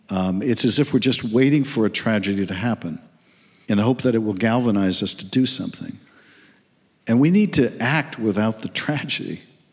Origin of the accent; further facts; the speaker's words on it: Boston, Massachusetts, United States; Well, I grew up in Boston, and so having an affinity for the Kennedys is in part of the air that you breathe.